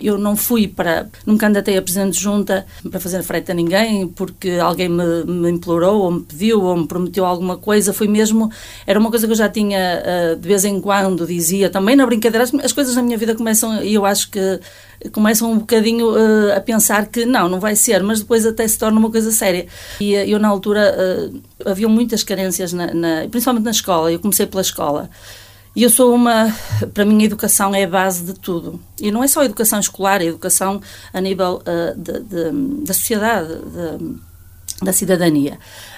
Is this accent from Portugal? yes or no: yes; Carvalhal, Portugal; és de Carvalhal, de onde és? Eu sou de Carvalhal.